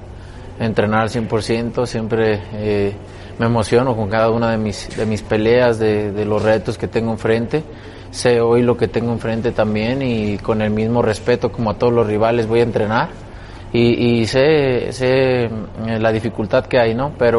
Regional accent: Mexico; A mí siempre venir a mi país es un orgullo, ¿no?

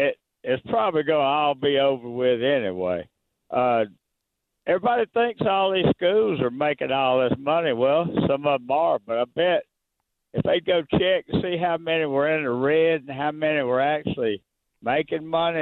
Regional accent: Alabama, United States; I'm actually from Alabama. I drive trucks. I'm just in Pennsylvania right now.

